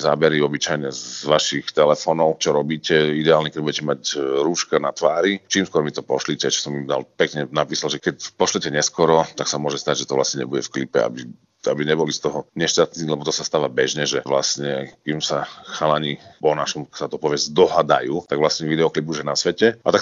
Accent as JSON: {"language": "Slovak", "region": "Spiš", "country": "Slovakia", "said": "Lebo to je v podstate z polštiny, keďže my sme zo Spiša, Poľsko je blízko"}